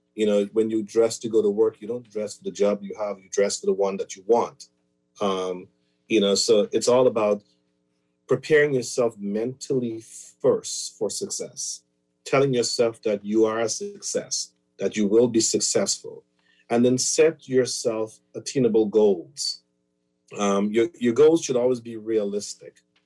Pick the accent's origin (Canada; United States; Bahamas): Bahamas; Smith's Hill, South Andros; also born or lived in Nassau; I've spent many years in Nassau, but I'm hailed from Smithsill, South Andros, an island boy, true island boy.